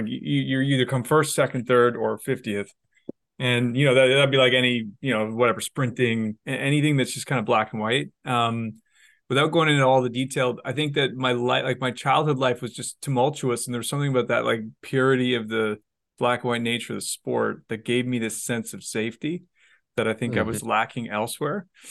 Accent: Toronto, Ontario, Canada; For him, it was like going up to the lakes north of Toronto, where we grew up. I'm from Toronto, Canada originally.

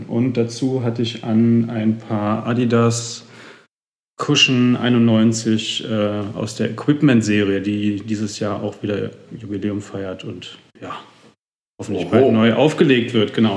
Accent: Berlin, Germany; Ich komme ja aus Berlin

